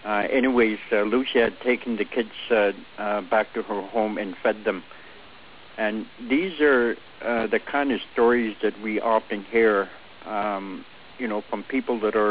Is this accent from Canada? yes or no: yes; Pangnirtung, Nunavut, Canada; I'm from Pangnirtung, Nunavut